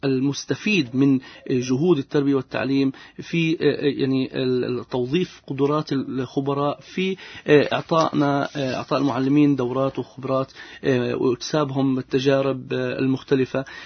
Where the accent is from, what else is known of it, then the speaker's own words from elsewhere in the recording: Palestine; بأننا كان يضرب من المثل كفلسطينيين بأننا متفوقين دائما